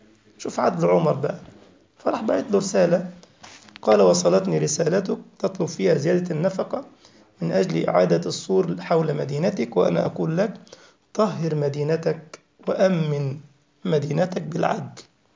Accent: Egypt; مثلا عندنا في مصر القاهرة مثلا، تجد كان في سور كبير جدا يحيط بالقاهرة

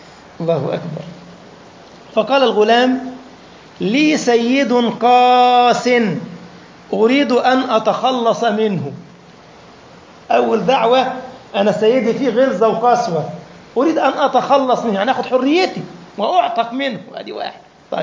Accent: Egypt; now in Libya; عندنا في مصر بيسموها كده، معرفش هنا بيسموها ايه، بيسموها ايه في ليبيا يا دكتور؟

